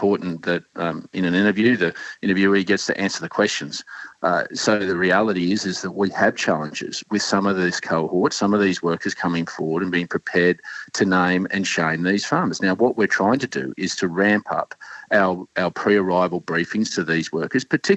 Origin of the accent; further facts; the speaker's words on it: Australia; I'm an Australian.